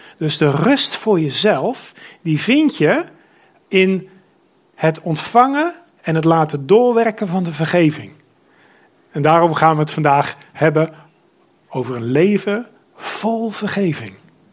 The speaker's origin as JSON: {"language": "Dutch", "country": "Netherlands", "said": "hebben wij niet als Nederlanders onze cultuur zodanig opgelegd aan een heel andere cultuur, met het gevoel van wij zijn superieur."}